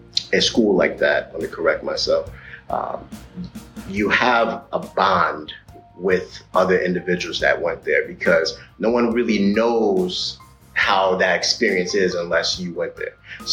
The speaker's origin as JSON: {"language": "English", "town": "Staten Island", "region": "New York", "country": "United States", "said": "I was from Staten Island, New York, in the 90s. I don't know if you've heard of Shaolin, but … that's where I lived and that's where I tried to thrive."}